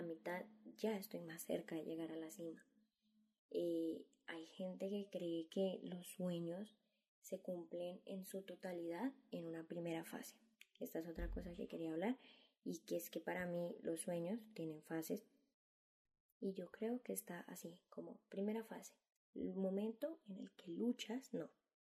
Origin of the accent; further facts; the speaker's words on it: Colombia; now in Spain; yo soy de Colombia, para los que no saben, pero vivo aquí en España